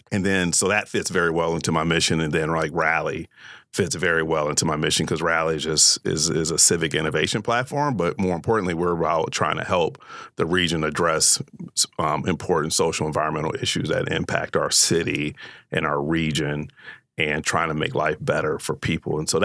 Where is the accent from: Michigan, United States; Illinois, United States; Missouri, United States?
Michigan, United States; Detroit; So like Finkel and Wyoming, that area I grew up in, which is like a really rough area, like growing up in Detroit, inner city